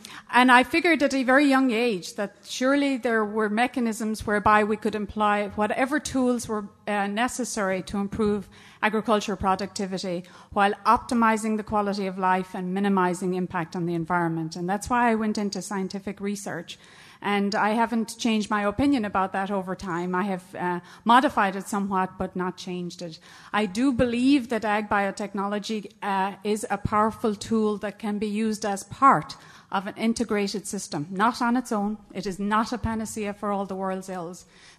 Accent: Senegal; I'm from Senegal.

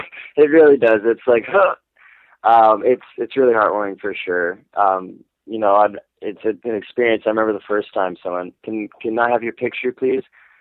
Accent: Canada; I'm Canadian.

